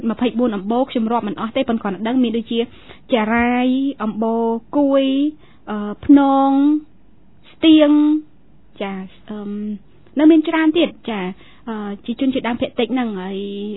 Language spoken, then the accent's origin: Khmer; Kratié, Cambodia; ព្រោះខ្ញុំមានស្រុកកំណើតនៅខេត្តក្រចេះ